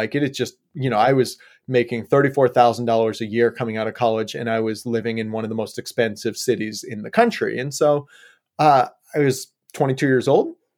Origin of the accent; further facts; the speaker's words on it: Yellow Springs, Ohio, United States; moved away; also born or lived in Colorado; No, I grew up in Ohio, actually. Southwest Ohio, just a small little town out there called Yellow Springs.